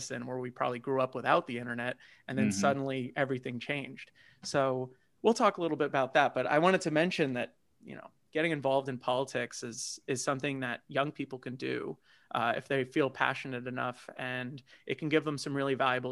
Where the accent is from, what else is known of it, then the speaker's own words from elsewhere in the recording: United States; born there; I was born right outside of New York City. So I got to go into lower Manhattan and parts of Jersey, Philadelphia.